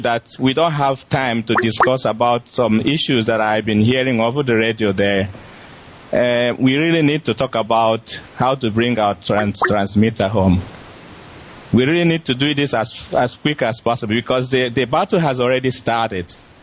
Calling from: Switzerland; I'm calling from Switzerland.

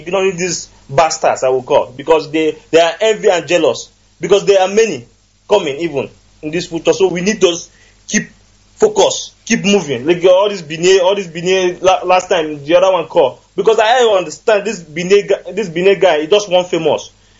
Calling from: Russia; calling from Russian Federation.

